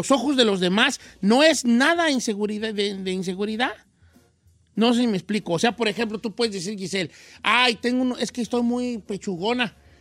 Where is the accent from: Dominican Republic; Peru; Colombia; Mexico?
Mexico; Nayarit; Nosotros teníamos un restaurancito en la playa, yo soy de Nayarit